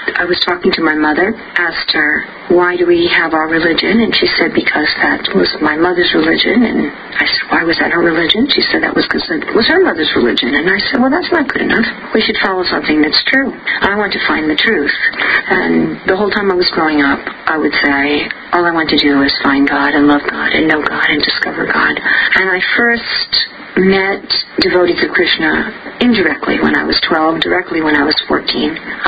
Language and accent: English; New York City, New York, United States; when I was growing up in New York City, I was in what was called an experimental school.